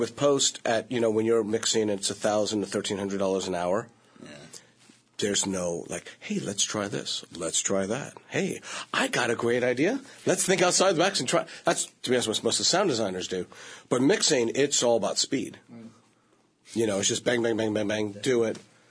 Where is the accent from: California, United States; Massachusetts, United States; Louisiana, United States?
California, United States; Hollywood; I like the big round, I like to hear air around it and make that low-end thwop because I'm from Hollywood